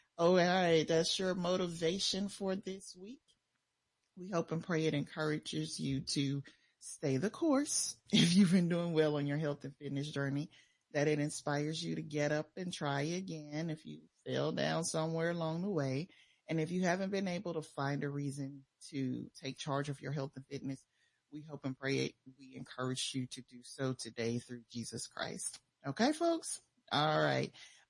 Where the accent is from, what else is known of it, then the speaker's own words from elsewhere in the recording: West Memphis, Arkansas, United States; I'm from West Memphis, but we spent so many weekends, just about every weekend in Memphis.